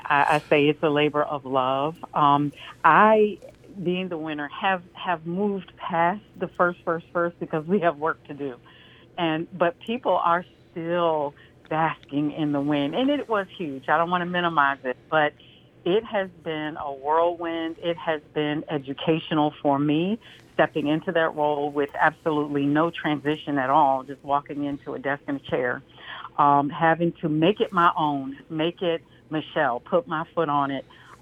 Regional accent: Manassas, Virginia, United States; And being from the city, that just takes the pride to another level. Being born and raised in Manassas, it's hometown. It feels good.

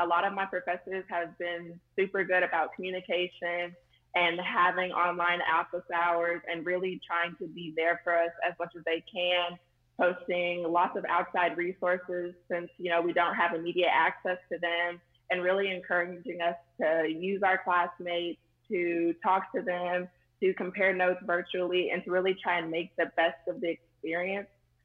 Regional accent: Houston, Texas, United States; Growing up in Houston has been really nice. My mother is actually a nurse at MD Anderson, and she loves it. Our community is really tight-knit.

